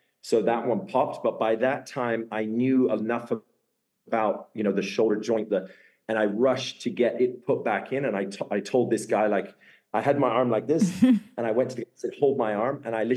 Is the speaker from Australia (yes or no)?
yes; Australia; I'm actually originally Australian. Obviously being Australian, you have to play rugby.